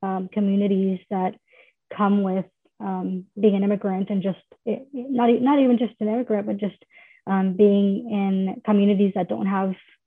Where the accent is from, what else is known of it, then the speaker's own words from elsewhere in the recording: California, United States; Like I know growing up in the Central Valley, we were very much aware of higher asthma rates among children.